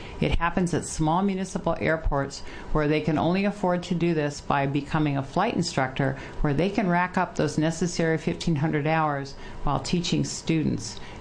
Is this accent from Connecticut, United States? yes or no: no; Canby, Oregon, United States; I come from Canby. The difference between Wilsonville and Canby, I-5 runs through Wilsonville, and look what Wilsonville has become.